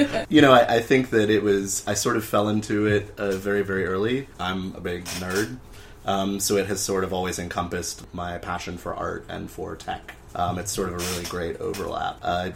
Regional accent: Tampa, Florida, United States; born there; I was born in Tampa Bay, Florida.

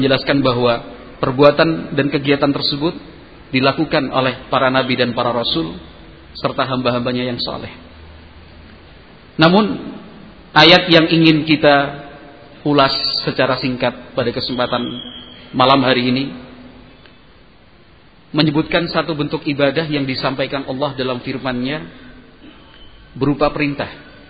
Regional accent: Yogyakarta, Special Region of Yogyakarta, Indonesia; Saya saudara panjenengan semua, berasal dari Yogyakarta. Bapak saya Jogja, asli Jogja. Ibu saya dari Sulawesi Tenggara.

